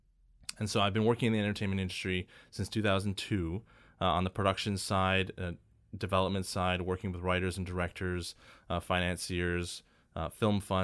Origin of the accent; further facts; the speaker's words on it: Connecticut, United States; now in Los Angeles, United States; I grew up in Connecticut, but you know, I've lived in LA for now almost 15 years, something like that.